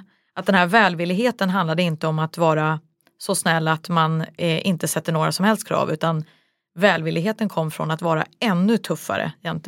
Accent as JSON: {"language": "Swedish", "town": "Vällingby", "region": "Stockholm County", "country": "Sweden", "tie": "born or raised there", "also_born_or_lived": "Rissne / Akalla / Kista", "said": "Jag är uppvuxen i Rissne och jag är uppvuxen i Vällingby och jag är uppvuxen i Akalla och Kista. Det är de bostadsområden som har präglat mitt sociala liv och min kulturella bildning."}